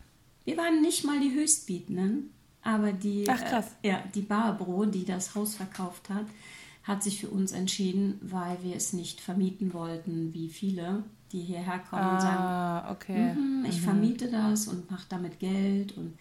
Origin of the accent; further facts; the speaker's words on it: Germany; Also für uns als Deutsche ist es natürlich erschwinglich, währenddessen man in Deutschland für eine Bruchbude 230.000 Euro bezahlt.